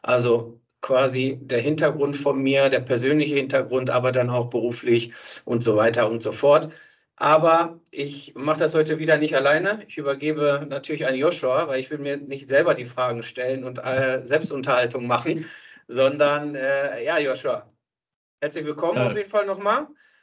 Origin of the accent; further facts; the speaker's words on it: Bielefeld, North Rhine-Westphalia, Germany; geboren und aufgewachsen in Bielefeld, Ostwestfalen-Lippe, wie ich eben schon gesagt habe. Ich bin sozusagen die dritte Generation, kann man sagen.